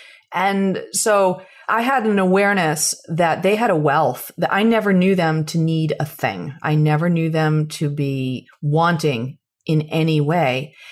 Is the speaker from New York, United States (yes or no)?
yes; New York, United States; I should back up and say, you know, I grew up on Sapbush Hollow Farm. So my family has had this land since 1979, and I was trained to go in an entirely different direction.